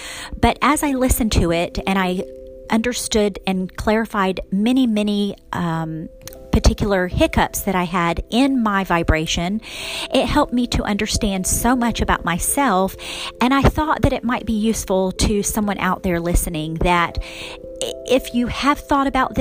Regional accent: Brooksville, United States; why I would be searching in Brooksville, my hometown, to find a house to live on.

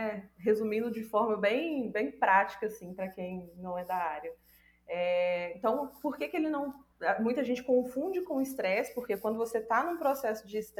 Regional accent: Minas Gerais, Brazil; now in Barbacena, Brazil; Eu sou de Minas Gerais, moro atualmente em Barbacena, a cidade dos loucos

